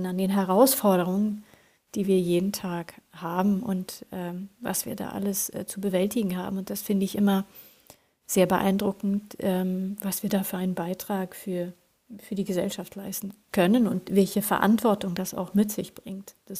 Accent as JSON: {"language": "German", "town": "Orust", "region": "Västra Götaland County", "country": "Sweden", "second_language": "German", "said": "auf der Insel, wo ich herkomme, auch von Orust an der schwedischen Westküste."}